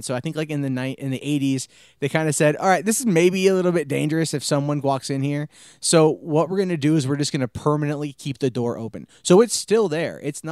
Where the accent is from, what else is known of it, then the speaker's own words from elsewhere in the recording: Oregon, United States; God, that sounds like my home state.